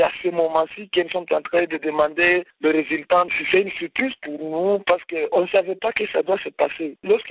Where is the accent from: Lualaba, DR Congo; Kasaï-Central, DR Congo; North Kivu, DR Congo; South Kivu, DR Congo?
South Kivu, DR Congo; Mutarulu; Et on attendait que ça se passe chez nous à Mutarulu.